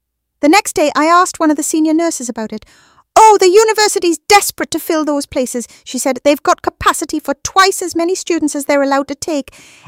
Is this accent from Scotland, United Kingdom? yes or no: no; Wallsend, North East England, United Kingdom; I grew up in Wallsend watching my gran fight cancer.